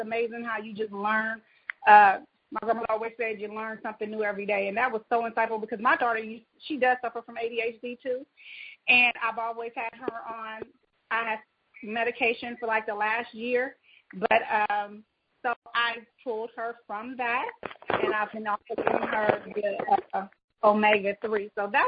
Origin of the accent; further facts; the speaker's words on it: California, United States; I'm from Northern California, out in the Bay Area.